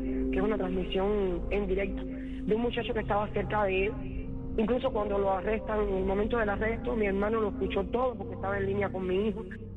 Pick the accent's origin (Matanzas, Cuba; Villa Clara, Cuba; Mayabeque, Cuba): Mayabeque, Cuba; San José de las Lajas; de San José de las Lajas